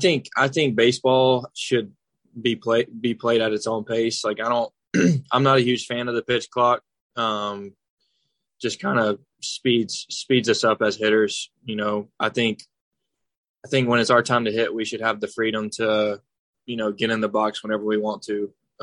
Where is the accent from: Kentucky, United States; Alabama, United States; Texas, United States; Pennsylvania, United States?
Alabama, United States; Andalusia; I mean, that's my hometown. Not a lot going on there, but, you know, I love it. I love the people there.